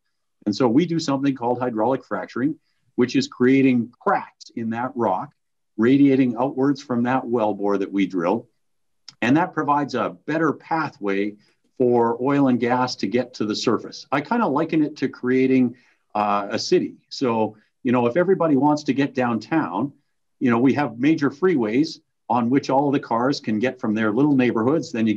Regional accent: Alberta, Canada; You know, I grew up in Alberta in a crazy time and thought that was too volatile an industry for me.

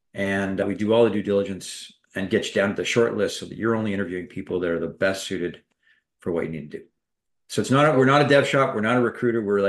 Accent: Canada; I'm from Canada and we have a very conveniently good immigration policy for tech workers

